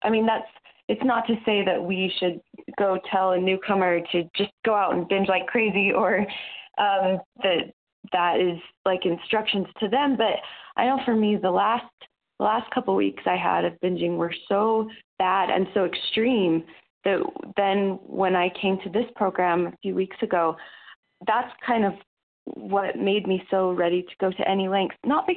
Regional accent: Utah, United States; from Utah.

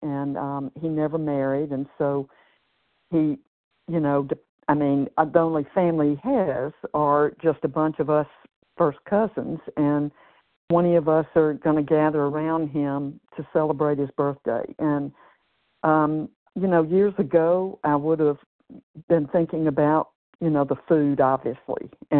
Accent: Tennessee, United States; I'm from Tennessee, and this paragraph is so timely

